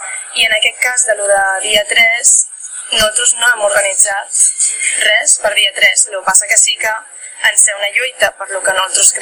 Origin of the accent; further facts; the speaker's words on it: Balearic Islands, Spain; Nosaltres som menorquins pel territori